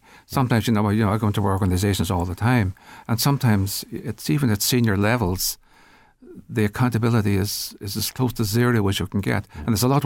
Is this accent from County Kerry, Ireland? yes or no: no; Letterkenny, County Donegal, Ireland; And I grew up near Letterkenny, where factories came and went, and it was just considered normal.